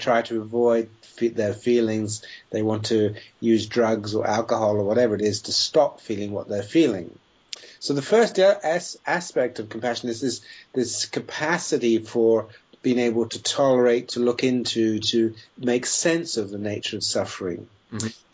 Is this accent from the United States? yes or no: no; Nigeria; I grew up in Nigeria for a lot of my early life.